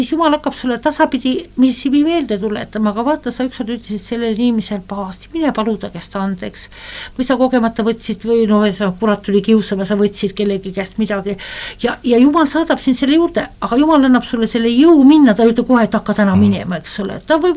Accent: Saare County, Estonia; ma ütlesin ema poolt, ma olen saarlane rahvus

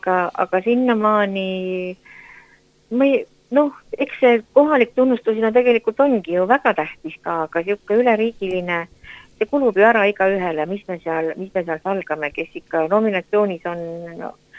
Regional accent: Saare County, Estonia; ma olen küll siit Saaremaalt

